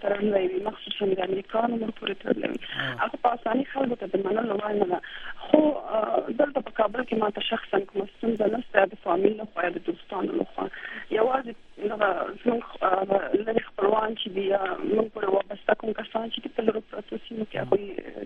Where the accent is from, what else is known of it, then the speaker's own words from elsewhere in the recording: Laghman, Afghanistan; مونږ د مثلا د لغمان ولایت یو.